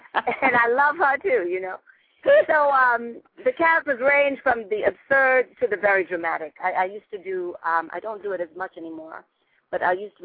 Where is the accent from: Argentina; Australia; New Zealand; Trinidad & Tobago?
Trinidad & Tobago; now in United States; I'm dark-skinned. And so when I came up from Trinidad, you know, Black people in America, well, we were African-American now, but we were Black then.